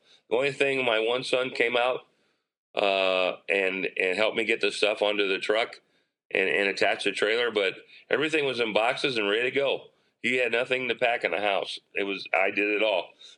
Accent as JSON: {"language": "English", "region": "New Jersey", "country": "United States", "moved": "yes", "said": "I came from New Jersey, okay?"}